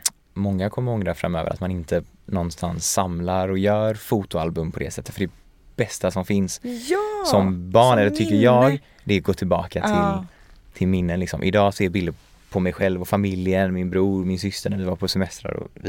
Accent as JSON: {"language": "Swedish", "country": "Sweden", "tie": "born or raised there", "said": "Jag är ju uppvuxen i Sverige liksom."}